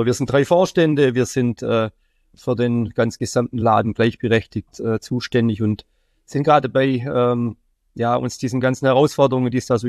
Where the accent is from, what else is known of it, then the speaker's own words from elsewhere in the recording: Baden-Württemberg, Germany; Ich komme ursprünglich aus Baden-Württemberg